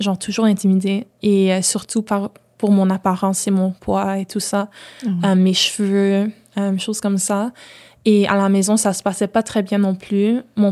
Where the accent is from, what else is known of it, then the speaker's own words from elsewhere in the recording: Ontario, Canada; also born or lived in Haiti / Quebec; Je suis née en Ontario. Okay. J'ai resté en Haïti. Je suis retournée en Ontario puis je suis allée au Québec.